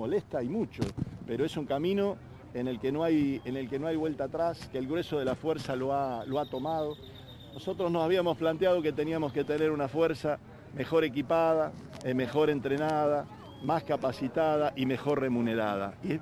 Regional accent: Santa Fe, Argentina; Hoy nos toca a nosotros como santafesinos

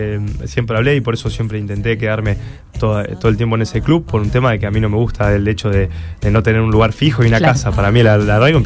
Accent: Rosario, Santa Fe, Argentina; now in Paris, France; Yo vengo de Rosario, que no es ni chico ni grande.

